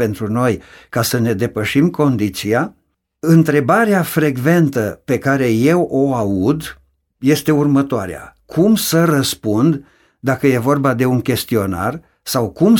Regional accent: Romania; noi ar trebui, ca români, să ne luăm gândul de la ideea de joc

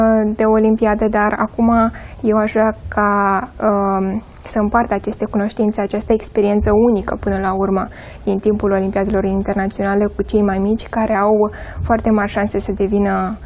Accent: Dăbuleni, Dolj, Romania; până la vârsta de 10 ani am fost crescută de bunici în Dăbuleni.

